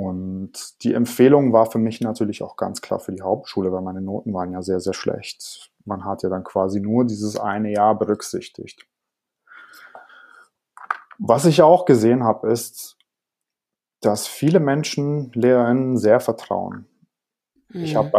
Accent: Ulm, Baden-Württemberg, Germany; Also genau, ich bin aufgewachsen in Ulm und wir haben ein ganz normales Leben geführt.

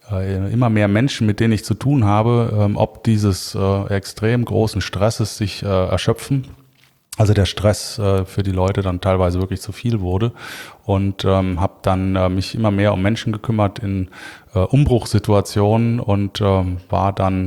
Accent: Cologne, North Rhine-Westphalia, Germany; Ja, als Kölner ist natürlich das Kölsche Grundgesetz für mich maßgeblich.

